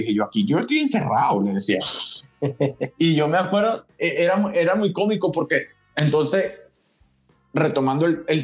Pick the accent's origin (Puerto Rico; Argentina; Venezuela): Venezuela; Barquisimeto, Lara; also born or lived in Kentucky, United States; no es que yo me vine pues de Barquisimeto y me vine a Miami